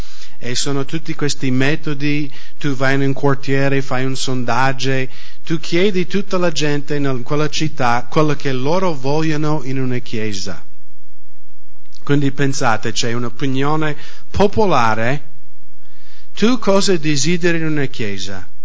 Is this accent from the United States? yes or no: yes; United States